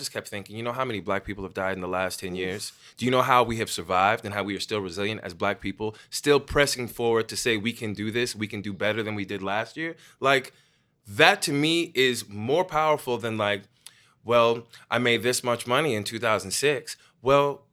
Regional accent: Texas, United States; And I'm growing up in Texas.

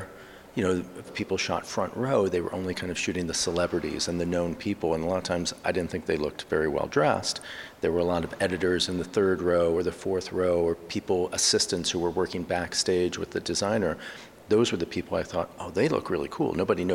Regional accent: Indiana, United States; You know, I grew up in Indiana, and so the world came to me through magazines and images, because Indiana didn't look like this.

